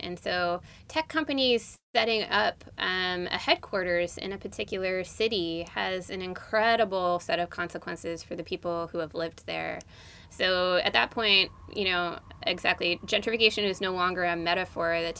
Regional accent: California, United States; So I grew up in the Bay Area. I grew up in the East Bay.

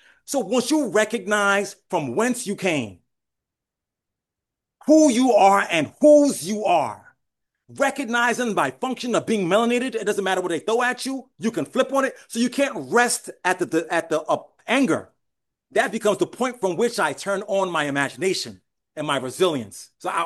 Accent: New York City, New York, United States; I grew up in Brooklyn, in the Bronx, in New York City. We didn't have nothing.

